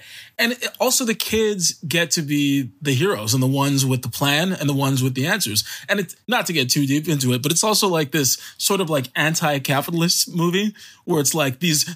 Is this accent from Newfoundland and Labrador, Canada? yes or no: no; Montreal, Quebec, Canada; So I was born in Montreal in Côte-des-Neiges and then we moved to Pierrefonds, which is like a suburb of Montreal.